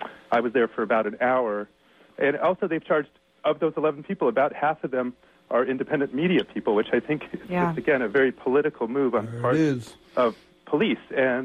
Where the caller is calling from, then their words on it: Santa Cruz, California, United States; And I'm calling from Santa Cruz